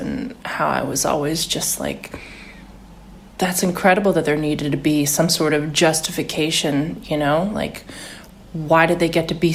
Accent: the South, United States; We're both Americans. We're both from the United States.

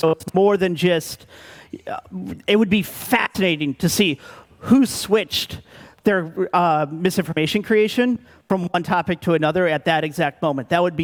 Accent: United States; as an American, our standards of free speech are very different than in a lot of Europe.

